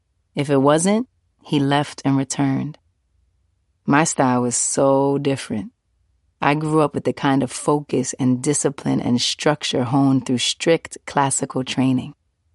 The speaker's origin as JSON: {"language": "English", "town": "New York City", "region": "New York", "country": "United States", "tie": "born or raised there", "said": "My hometown, more than any other city, represents that possibility. Millions have arrived on New York shores, inspired by the sight of Lady Liberty, her torch lighting the way for dreamers."}